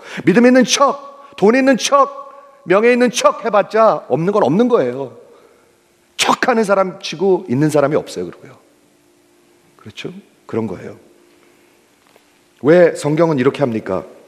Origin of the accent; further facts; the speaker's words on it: Illinois, United States; 제가 자랄 때 시카고 근처에서 자랐는데 백인들, 완전히 백인들이에요. 그리고 동양 사람 저하고 몇 명 없었어요.